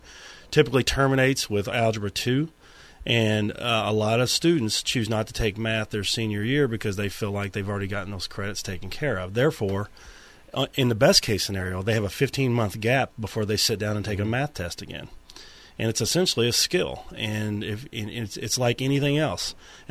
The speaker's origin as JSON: {"language": "English", "town": "Louisville", "region": "Kentucky", "country": "United States", "said": "You may know I'm from Louisville, Kentucky, and we did pass a requirement in Jefferson County Public Schools, which is Louisville"}